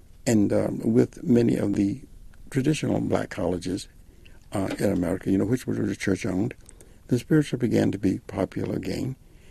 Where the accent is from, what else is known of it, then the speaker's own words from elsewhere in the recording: South Carolina, United States; Well, you must remember I was raised in South Carolina, and my grandfather was a Baptist minister.